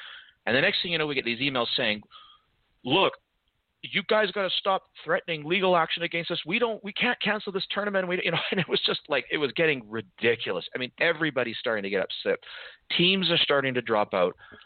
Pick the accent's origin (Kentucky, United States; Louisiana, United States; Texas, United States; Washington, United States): Washington, United States; Vancouver; I'm from Vancouver, which is just above Seattle in the Pacific Northwest. We live on the edge of a rainforest.